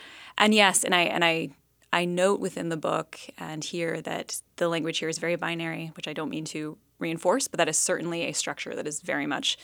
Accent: West Virginia, United States; I am a West Virginia girl.

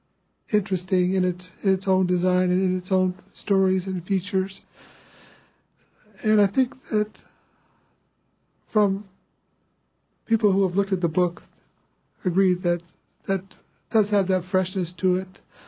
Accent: Ketchikan, Alaska, United States; I first started coming to Juno when I was 14 from Ketchikan, 1970s

